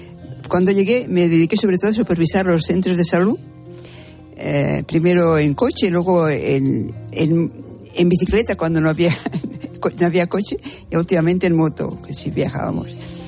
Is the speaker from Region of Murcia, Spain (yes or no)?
no; Catalonia, Spain; accent: Catalan; moved away; Yo soy catalana.